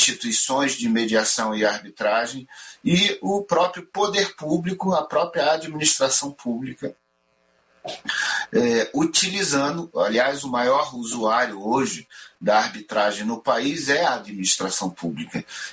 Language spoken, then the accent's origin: Portuguese; Brasília, Federal District, Brazil; also born or lived in Rio de Janeiro; a minha base é Brasília. Sou carioca de nascimento, mas vim para Brasília quando ainda era menino, né? Meu pai veio ser juiz em Brasília e eu acabei vindo com ele, era criança ainda. E aí nunca mais deixamos Brasília